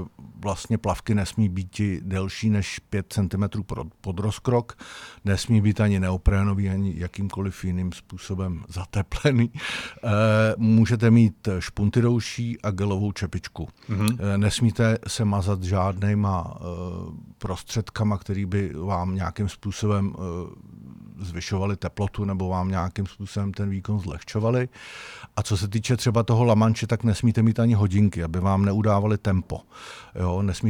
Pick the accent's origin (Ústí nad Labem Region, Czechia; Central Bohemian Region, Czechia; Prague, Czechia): Central Bohemian Region, Czechia; Kladno; Tak byla premiéra teď v kině na Kladně, kde odkud pocházíme.